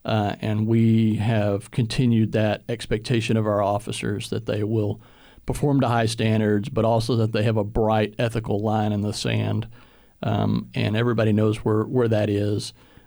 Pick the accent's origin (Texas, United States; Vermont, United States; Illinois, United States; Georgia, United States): Texas, United States; Bryan-College Station; now in Waco, United States; We knew a little bit about Waco growing up in the Bryan-College Station area. And so when Waco offered me a job, we came here and been here ever since, grown to love it.